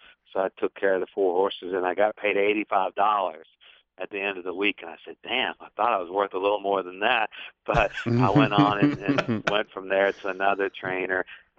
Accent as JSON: {"language": "English", "town": "Lexington", "region": "Kentucky", "country": "United States", "tie": "born or raised there", "said": "I was born and raised in Lexington. I went to Clay's Mill. Went to actually Mary Queen for the first 3 years, and then I went to Clay's Mill, Jesse Clark, and Lafayette."}